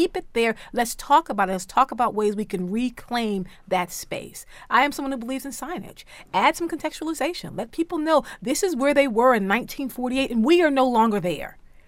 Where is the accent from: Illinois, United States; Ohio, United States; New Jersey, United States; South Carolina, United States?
South Carolina, United States; I mean, I'm from South Carolina.